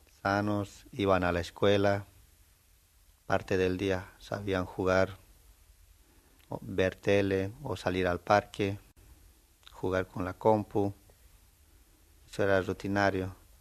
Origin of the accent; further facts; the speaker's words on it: Potosí, Bolivia; now in Argentina; No, soy de Potosí